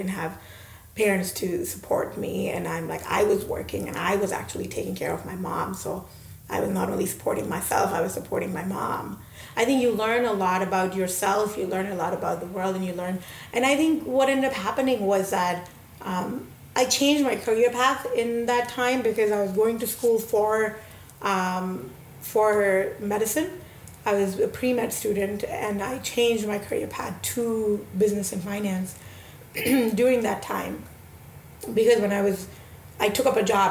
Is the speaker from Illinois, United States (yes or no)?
no; Minnesota, United States; also born or lived in Hyderabad, India; So my teenage years here, so I do feel like I grew up in Minnesota. So I do call myself a Minnesotan. But my early years were in India, Hyderabad. So kind of mix of both.